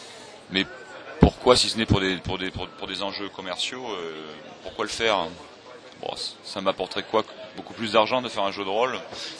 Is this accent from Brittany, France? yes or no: no; Marseille, Provence-Alpes-Côte d'Azur, France; donc je dis que je suis de Marseille, etc.